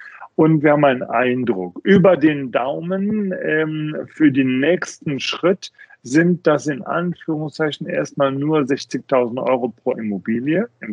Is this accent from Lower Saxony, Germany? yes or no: no; Bonn, North Rhine-Westphalia, Germany; born there; ich bin ja gebürtiger Bonner, habe in Bonn das begonnen alles.